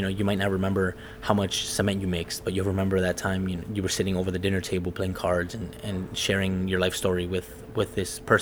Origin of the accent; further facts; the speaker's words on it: United States; born there; You know, I was born here in the United States. I'm American for the most part, right?